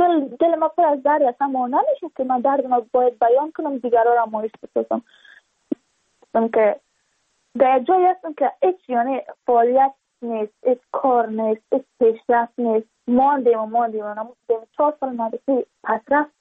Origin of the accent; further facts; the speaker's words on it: Badakhshan, Afghanistan; چون ما از بدخشان هستیم یعنی منطقای دور دستش